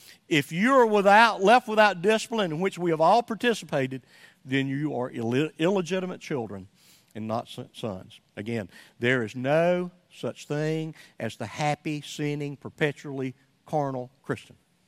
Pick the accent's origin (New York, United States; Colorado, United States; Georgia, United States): Georgia, United States; Somerville; I'm from Somerville, Georgia. It's a Coke.